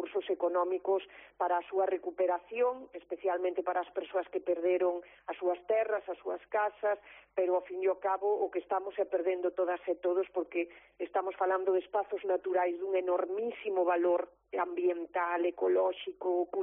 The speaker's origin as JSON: {"language": "Galician", "region": "Galicia", "country": "Spain", "said": "defender ter máis poder político como galegas e como galegos"}